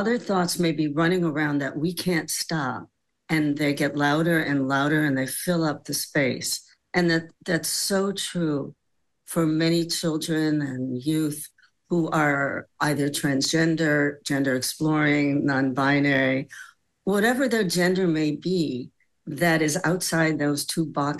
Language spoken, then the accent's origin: English; Chicago, Illinois, United States; The story I always tell is when I grew up in Chicago, it was very snowy and cold in the winter.